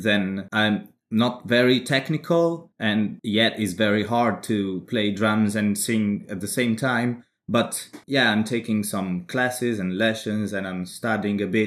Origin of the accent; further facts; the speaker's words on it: Emilia-Romagna, Italy; I'm Italian, I came from Emilia Romagna, you know, the region of Valentino Rossi, for Ferrari, everything.